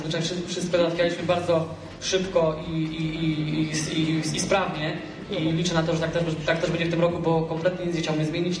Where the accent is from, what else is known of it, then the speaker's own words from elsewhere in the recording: Śmigiel, Greater Poland Voivodeship, Poland; Prawda jest taka, że Śmigiel i okolice, Śmigiel Nowa Wieś i okolice to są moje rodzinne strony, to raz, a dwa to są miejsca, w których się wychowałem. Ja tutaj praktycznie mieszkałem kilkanaście lat